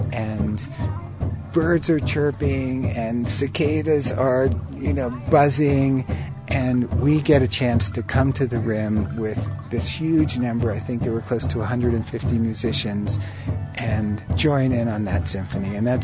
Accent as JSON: {"language": "English", "town": "New York City", "region": "New York", "country": "United States", "said": "I'm a composer from New York City."}